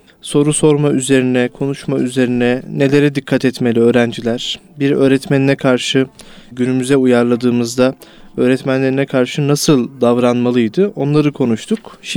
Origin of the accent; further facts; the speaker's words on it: Gönen, Balıkesir, Turkey; Biz Gönenliyiz hocam. Gönen'de kaplıca var.